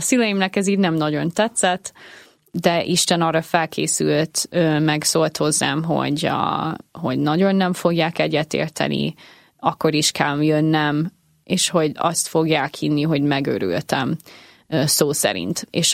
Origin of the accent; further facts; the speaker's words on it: Nashville, Tennessee, United States; Apukám dalszerző, és úgy nőttem fel, hogy mindig zene volt körülöttem, meg a Nashville, az Tennessee-nek a fővárosa, az egy zeneipari város